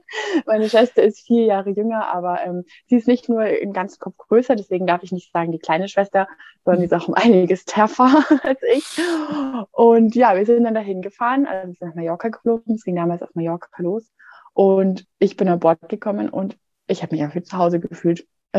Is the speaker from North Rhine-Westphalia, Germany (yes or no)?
no; Munich, Bavaria, Germany; Ich bin ja eigentlich eben aus dem Bayern, aus dem schönen Bayernland, Richtung Oberbayern, in München, in der Gegend, Alpen, Berge.